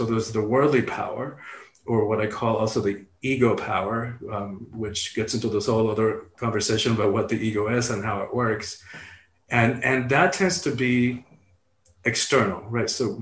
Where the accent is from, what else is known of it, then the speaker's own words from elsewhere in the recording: Cuba; So grew up really tight. I mean, so much I could say about those years growing up in Cuba.